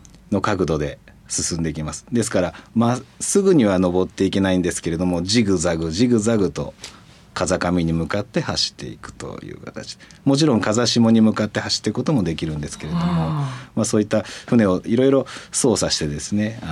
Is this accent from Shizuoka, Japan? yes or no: yes; Shimizu, Shizuoka, Japan; 生まれ育ったところが静岡の清水で、